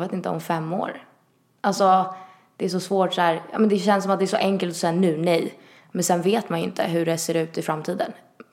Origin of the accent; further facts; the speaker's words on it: Italy; jag är italienare